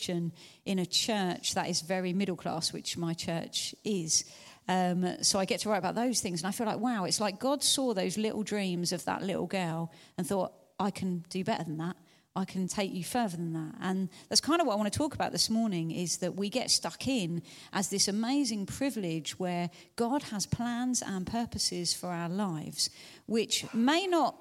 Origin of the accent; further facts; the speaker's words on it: Hastings, South East England, United Kingdom; So I grew up in Hastings, living in poverty myself from a very working class family. As a kid, I lived on the 16th floor of a block of council flats